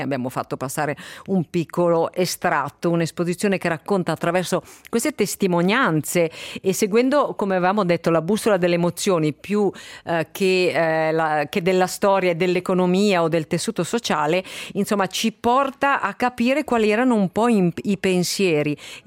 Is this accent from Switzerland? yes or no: yes; Ticino, Switzerland; io ho un altro dialetto, vengo più dal Mendrisiotto